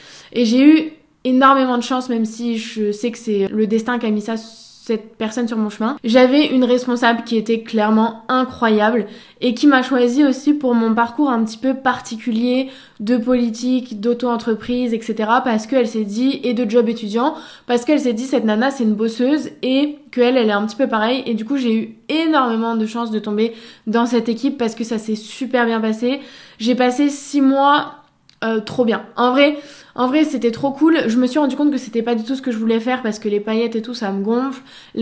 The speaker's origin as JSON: {"language": "French", "town": "Dijon", "region": "Bourgogne-Franche-Comté", "country": "France", "said": "Donc je suis revenue chez moi à Dijon"}